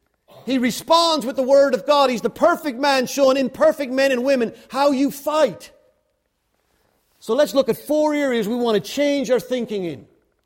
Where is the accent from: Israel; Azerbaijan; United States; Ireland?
Ireland; It's like fishing in my hometown in Ireland, largest river in Ireland, England, Scotland, and Wales.